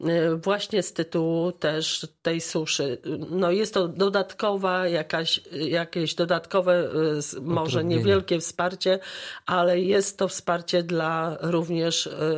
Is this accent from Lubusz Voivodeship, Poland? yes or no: yes; Zielona Góra, Lubusz Voivodeship, Poland; born there; Ja jestem zielonogórzanką z urodzenia i też oczywiście mam sentyment do amfiteatru.